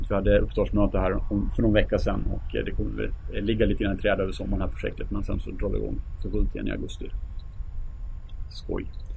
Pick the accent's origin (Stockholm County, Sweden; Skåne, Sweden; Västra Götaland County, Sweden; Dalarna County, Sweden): Dalarna County, Sweden; jag vet inte hur man blir mottagen som dalmas med knätofsar och fjol i högsta hugg ute i skärgården